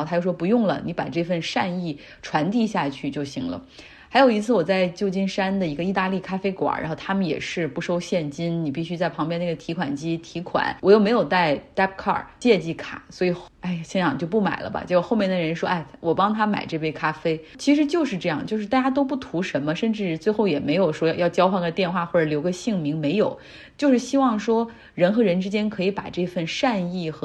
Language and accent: Chinese; Harbin, Heilongjiang, China; 其实像我家乡，哈尔滨虽然疫情并不严重，而且已经清零了